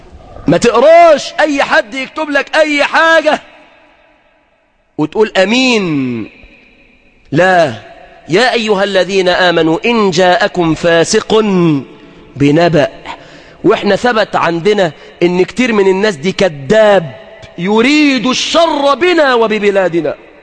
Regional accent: Egypt; بلدنا مصر

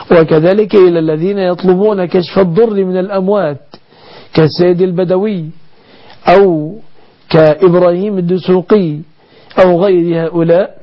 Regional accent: Egypt; بلادنا مصر

